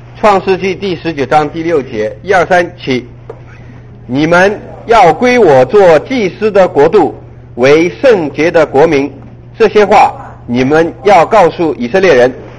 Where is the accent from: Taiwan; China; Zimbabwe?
China; 只是我们中国人不知道这个神就是那个神呢